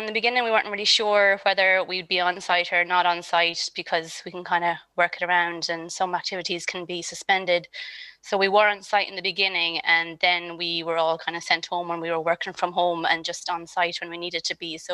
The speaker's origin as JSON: {"language": "English", "town": "Coolderry", "region": "County Offaly", "country": "Ireland", "said": "I'm from Coolderry, but I'm actually working down in Cork, so I'm not in Offaly right now."}